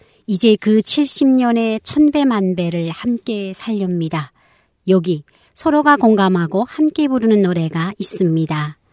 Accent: North Korea; now in South Korea; 저도 탈북민이잖아요. 네. 저는 사실 북한에서 사람들이 잘 부르면 그게 다 북한 노래인 줄 알았는데

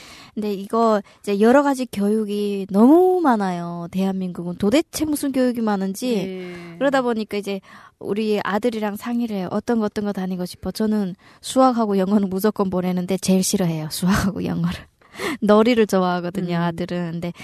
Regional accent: North Korea; now in South Korea; 저도 그 탈북민이기도 하고

